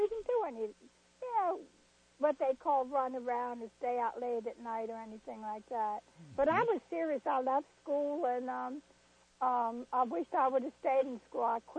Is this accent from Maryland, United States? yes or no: yes; Baltimore, Maryland, United States; Well, okay, I was born on Elliott Street, and we moved when I was 4 years old to Waverly